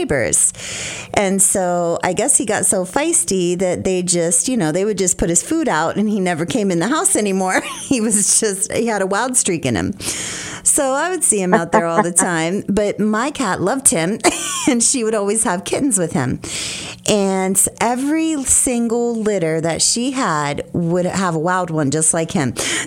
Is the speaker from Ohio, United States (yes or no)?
yes; Ohio, United States; So I grew up in Ohio, so it was very different than Florida, and we had a lot of land behind us.